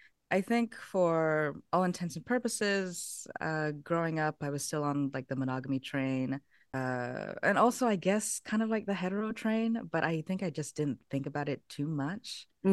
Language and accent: English; Portland, Oregon, United States; I'm from Portland, Oregon